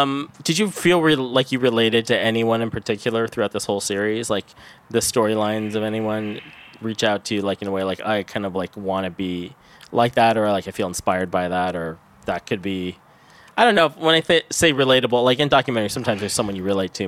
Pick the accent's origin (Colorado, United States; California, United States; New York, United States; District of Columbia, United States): California, United States; Bay Area. I lived in Oakland for 20 years.